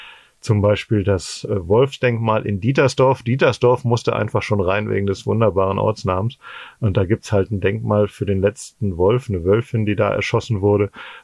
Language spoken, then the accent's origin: German; Goslar, Lower Saxony, Germany; Ich bin in Goslar geboren. Ich bin also Urgoslerscher, um das mal so auszudrücken, und lebe halt hier schon bis auf die Jahre, die man halt studientechnisch woanders war, in Göttingen zum Beispiel, lebe ich halt hier im Harz und auch in und bei Goslar.